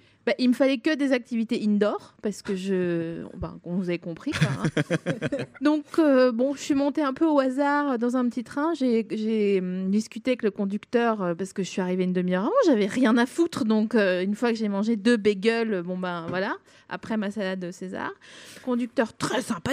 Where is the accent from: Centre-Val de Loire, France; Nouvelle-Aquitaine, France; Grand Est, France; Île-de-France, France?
Grand Est, France; Moi, je viens des Vosges et j'avais le sentiment qu'on faisait les foins quand il pleuvait fin août dans le tracteur, quoi.